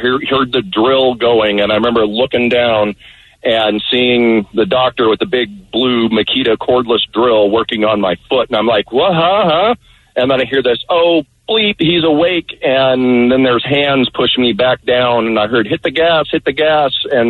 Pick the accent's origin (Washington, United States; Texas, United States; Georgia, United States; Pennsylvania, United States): Washington, United States; my roommate and I decided to go out for breakfast. We grew up in Eastern Washington, so knew how to drive in the snow and all that.